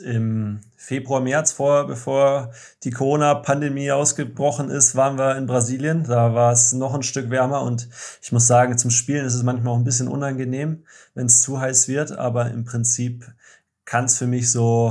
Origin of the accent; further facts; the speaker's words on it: Munich, Bavaria, Germany; meine Base, meine ganze Familie lebt im Münchner Umfeld, im Münchner Raum. Größtenteils meiner Kumpels sind auch in München oder wieder in München. Und von daher, das ist weiterhin meine Heimat und wird vermutlich immer meine Heimat bleiben.